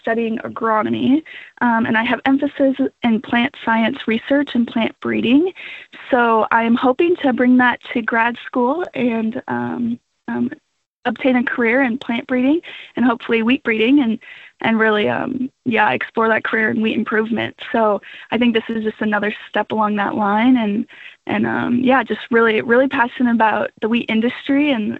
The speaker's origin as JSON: {"language": "English", "region": "North Dakota", "country": "United States", "tie": "born or raised there", "said": "I grew up in North Dakota on a wheat farm. And so just a small family operation, farm and ranch."}